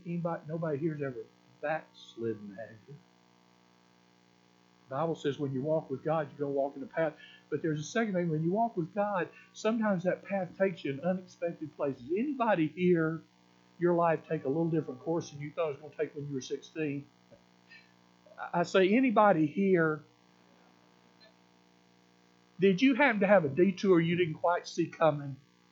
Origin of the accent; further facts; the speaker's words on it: United States; but I'm from Alabama, Tennessee. That's why I talk proper English. Y'all can tell I've studied in the South